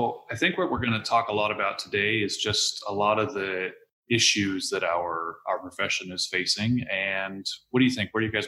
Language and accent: English; California, United States; I come from California where our practice act is I'll say pretty rigid.